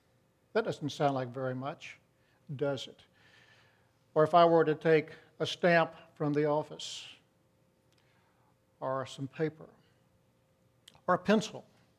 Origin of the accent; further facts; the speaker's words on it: Welder, Texas, United States; several of us young boys had left my hometown of Welder and we'd gone over to Moulton, Texas.